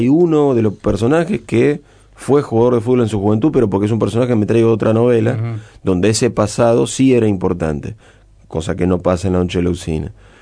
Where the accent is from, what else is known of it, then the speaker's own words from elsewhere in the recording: Castelar, Buenos Aires Province, Argentina; esos marcianos van a tener cosas de Castelar, de mi pueblo.